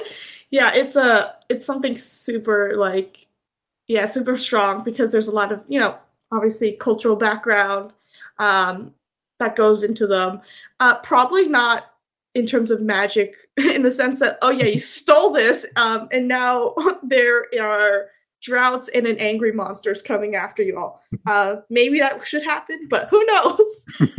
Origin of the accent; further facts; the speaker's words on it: United States; I'm from America, so I just do a lot of reading for